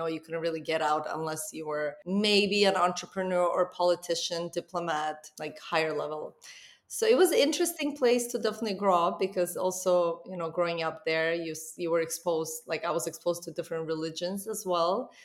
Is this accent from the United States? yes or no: no; Baku, Azerbaijan; growing up in Baku, Azerbaijan, in a tiny little flat apartment.